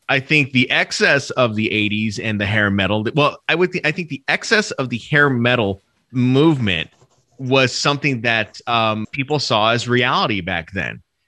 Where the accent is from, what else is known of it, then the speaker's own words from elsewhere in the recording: Arizona, United States; I didn't have access to venues. I grew up in a small town of like 2,000 people.